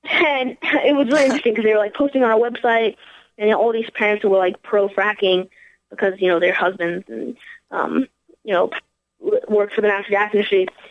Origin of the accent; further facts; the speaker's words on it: Boulder, Colorado, United States; And so I'm from Boulder, Colorado, and in Colorado we have about 50,000 active fracking wells.